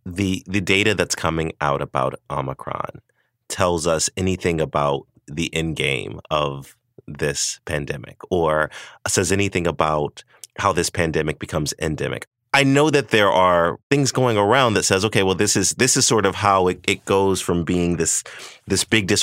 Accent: the South, United States; I'm from the South. That one just got me.

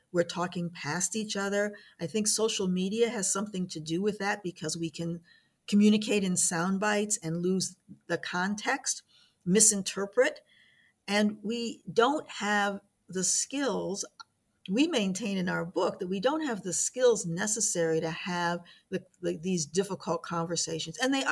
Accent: Niagara Falls, New York, United States; So if I grew up in Niagara Falls, New York, that gives me a particular worldview.

